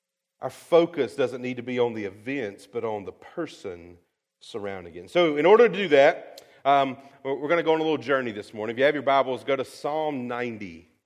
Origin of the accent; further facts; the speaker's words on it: Rockingham County, United States; I mean, I'm from Rockingham County, so I'm really not trying to go above anybody's head here.